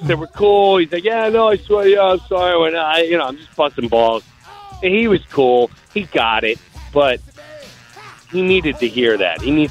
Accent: Long Island, New York, United States; Dude, you're from Orlando. I'm from Long Island.

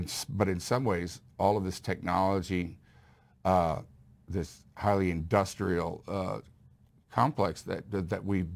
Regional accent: Houston, Texas, United States; Because it was when I grew up in Houston, John Glenn went up. I was in the second grade, they rolled the TV in.

